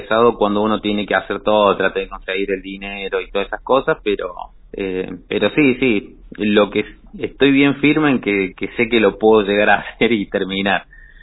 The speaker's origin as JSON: {"language": "Spanish", "country": "Argentina", "said": "ya que somos pocos los argentinos que podemos correr"}